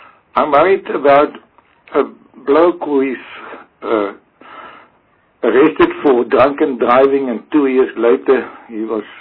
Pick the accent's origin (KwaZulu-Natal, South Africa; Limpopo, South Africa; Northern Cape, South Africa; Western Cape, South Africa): Western Cape, South Africa; Oudtshoorn; I'm worried I'm from Oudtshoorn